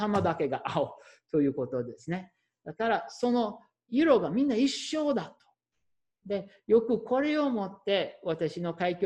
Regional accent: Minnesota, United States; Japanese is a second language; で、私はもうミネソタ出身ですね。

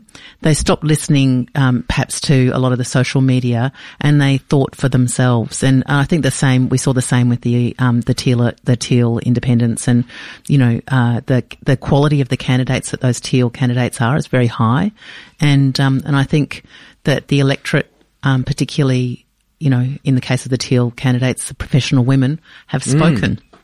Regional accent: Brisbane, Queensland, Australia; I grew up in Ryan, which is, you know, Indooroopilly, Kenmore in Brisbane.

